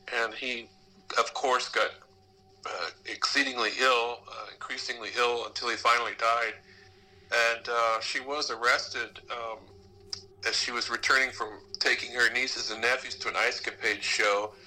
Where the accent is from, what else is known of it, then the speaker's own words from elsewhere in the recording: Goshen, Indiana, United States; Yeah, when I was growing up in Goshen, the case that everybody still talked about